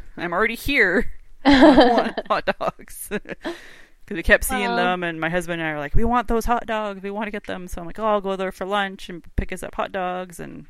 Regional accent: Canada; I definitely, being Canadian, I have the thicker cut

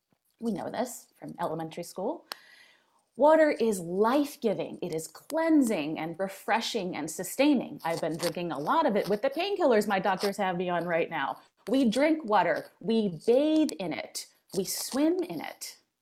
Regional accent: Philadelphia, Pennsylvania, United States; accent: Philadelphia; as a native Philadelphian, if I slip into my native Philadelphia accent and talk about water, please don't let it distract you

